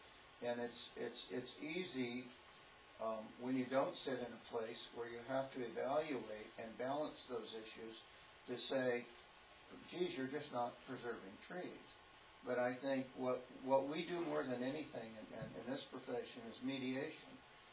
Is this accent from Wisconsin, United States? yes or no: no; Washington, United States; born there; I was born in Washington, and so long ago you'd think I need a headstone now.